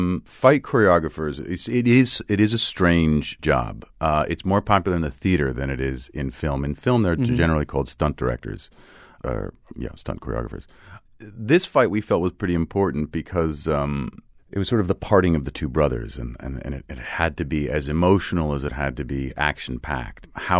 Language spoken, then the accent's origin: English; New York, United States; I'm really from the Lower East Side of New York and don't know anything else.